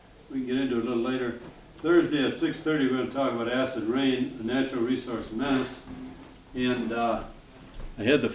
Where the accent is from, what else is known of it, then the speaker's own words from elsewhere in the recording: Minnesota, United States; I'm from Minnesota.